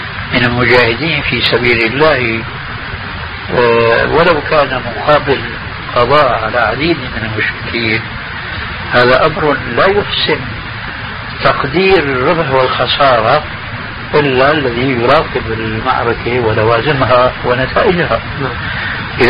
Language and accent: Arabic; Syria; كما يقولون عندنا في سوريا بيسند الحيطان